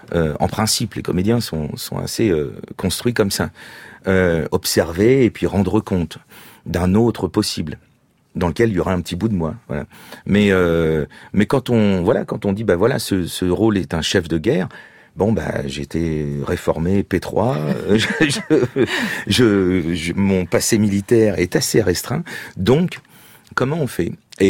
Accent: Normandy, France; Moi je suis normand, c'est ni une fierté ni une honte, c'est les hasards de la vie m'ont fait naître là de et j'assume tout ça.

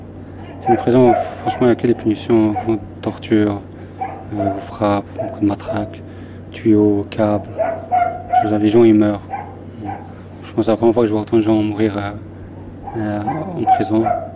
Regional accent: Switzerland; now in Syria; Je suis d'origine bosniaque, mais je viens de Suisse. J'ai 30 ans.

